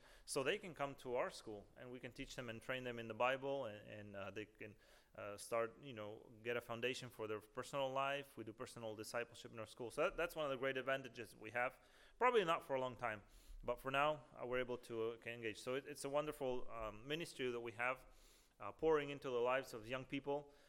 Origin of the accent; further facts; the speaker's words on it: Argentina; now in Ukraine; Originally, I'm from Argentina. I was born there, but my grandparents are of Ukrainian descent.